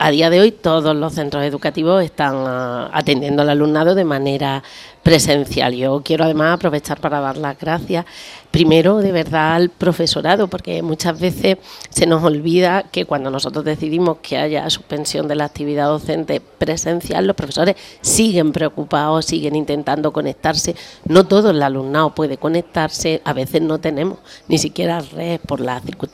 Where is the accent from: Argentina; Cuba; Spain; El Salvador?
Spain; Almería, Andalusia; Bueno, yo soy de Almería, estoy acostumbrada al sol